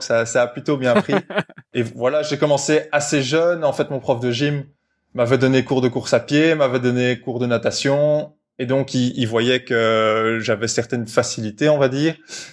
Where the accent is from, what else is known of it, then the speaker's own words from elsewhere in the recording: Brussels, Belgium; Je viens de Bruxelles, j'ai toujours grandi à Bruxelles